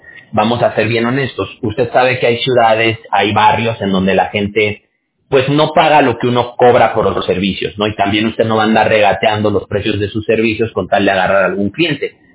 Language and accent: Spanish; Aguascalientes, Mexico; Yo también soy mexicano.